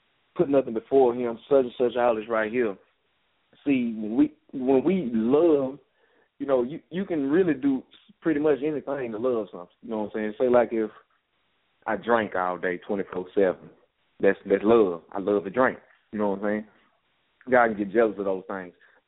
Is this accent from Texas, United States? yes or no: no; Louisiana, United States; moved away; Now, when I go to my hometown, Louisiana, and these people I haven't seen in 21 years, some of them weren't even born when I left.